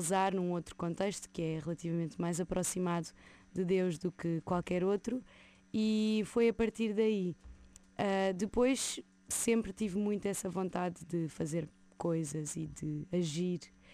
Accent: Coruche, Santarém, Portugal; now in Lisbon, Portugal; Sim, é o lugar onde cresci, apesar de ter nascido em Santarém, Coruche é o lugar onde vivi a minha infância e vivi grande parte da minha vida até vir para Lisboa.

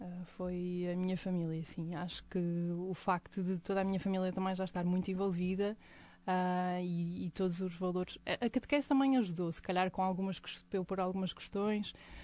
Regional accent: Porto, Portugal; Sim, é verdade, sou do Porto.

